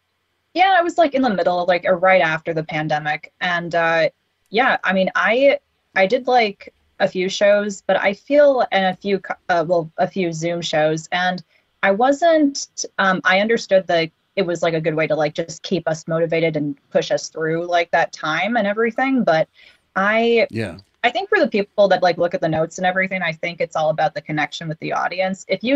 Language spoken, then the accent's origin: English; Bedford, Massachusetts, United States; born there; also born or lived in Florida; now in Salem, United States; I moved back up to New England because I was born in Bedford and I lived with my parents for a bit, but then I moved to Salem.